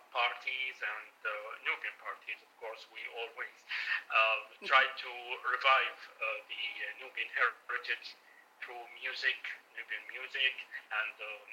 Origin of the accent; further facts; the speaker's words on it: Kuwait; I'm an architect. I work and live in Kuwait. I was born in Kuwait and lived for most of my life in Kuwait. I'm the first generation of diaspora from Nubia. My parents originally from Nubia, South Egypt.